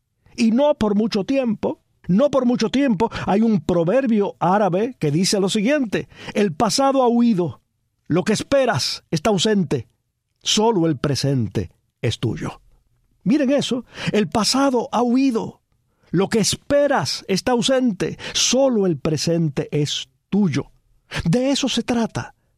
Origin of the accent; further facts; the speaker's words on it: Cuba; Los cubanos, como cubanos no podemos abandonar la esperanza